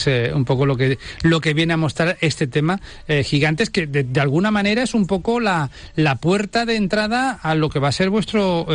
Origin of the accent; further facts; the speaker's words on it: Málaga, Andalusia, Spain; aquí como malagueño